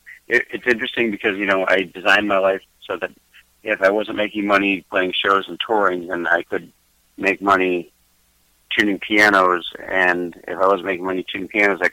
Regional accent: Massachusetts, United States; moved away as an adult; No, I grew up in just outside of Boston.

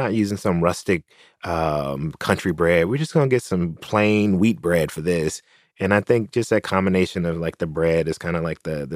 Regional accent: Tennessee, United States; to give a shout out to my home state of Tennessee.

